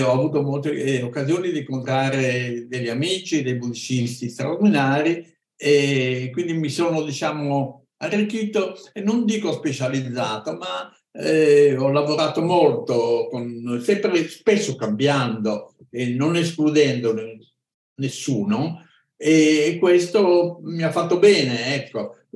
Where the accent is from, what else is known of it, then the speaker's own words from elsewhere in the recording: Naples, Campania, Italy; ero bambino, io sono napoletano